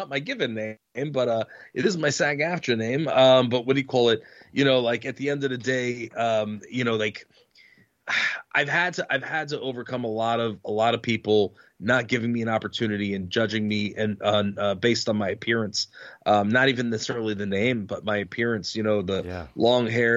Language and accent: English; Uniondale, New York, United States; I grew up in Uniondale, New York. I was one of the only white kids in an all black neighborhood.